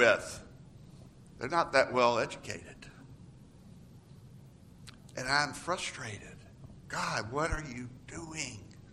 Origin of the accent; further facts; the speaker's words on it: Georgia, United States; move to a more suburban church than my hometown in Georgia.